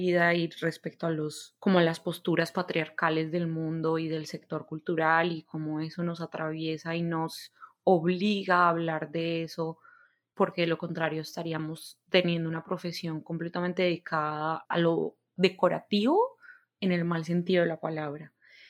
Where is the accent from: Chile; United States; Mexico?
United States; born there; Yo soy ciudadana americana y empecé a buscar una opción para devolverme a ese país donde nací y nunca viví.